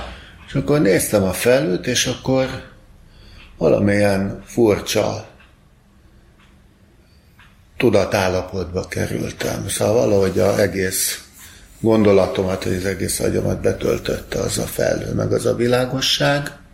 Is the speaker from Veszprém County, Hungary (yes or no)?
no; Budapest, Hungary; Itt a Mátyásföldi repülőtér mögött nőttem föl